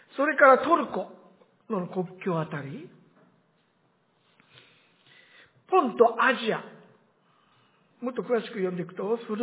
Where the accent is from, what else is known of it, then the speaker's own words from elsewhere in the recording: Akita, Japan; accent: Akita dialect (Zuzu-ben); 普通の日本語ではなく、私の住んでいた出身の秋田のね、ズーズー弁。